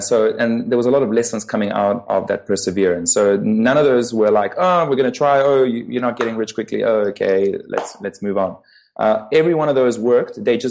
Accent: South Africa; I grew up in South Africa. South Africa was, at the time, it was just post-apartheid.

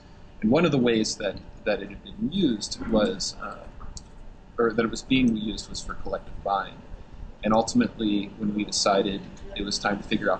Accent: Chicago, Illinois, United States; So I'm from Chicago.

